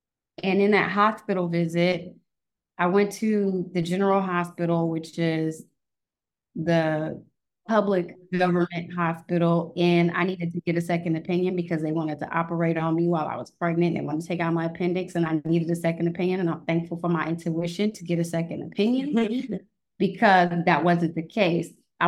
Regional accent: California, United States; And that bill in a California hospital, which is my home state, cost them around $36,000 to birth that child.

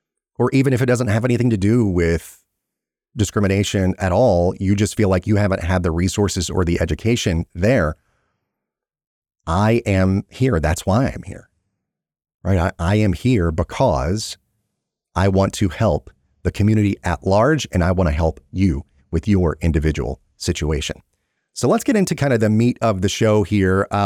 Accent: the South, United States; I can attest to that, especially growing up in the South.

